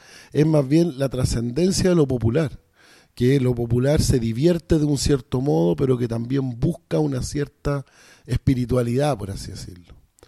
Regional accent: Palestine; Un palestino la piensa primero a ver si el negocio es bueno o no, por ejemplo. Es una crítica a mi pueblo.

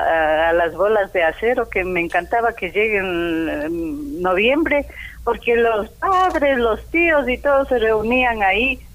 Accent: Riobamba, Chimborazo, Ecuador; En Riobamba te estoy diciendo, porque yo mi niñez y parte de mi adolescencia pasé en Riobamba.

